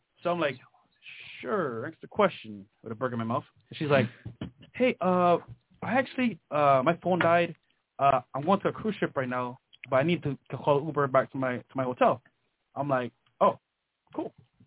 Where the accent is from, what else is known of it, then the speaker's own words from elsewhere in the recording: Barbados; Where are you from? Barbados.